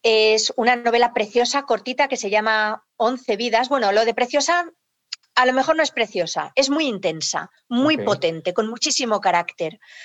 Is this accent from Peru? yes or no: no; Spain; A ver, como española que soy, los escribo todos en español